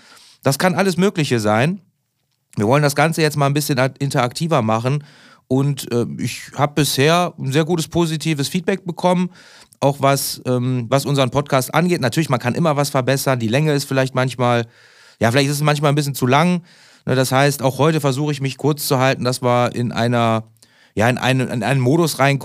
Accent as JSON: {"language": "German", "town": "Solingen", "region": "North Rhine-Westphalia", "country": "Germany", "tie": "born or raised there", "said": "ich wohne in Solingen, ich bin ja gebürtiger Solinger"}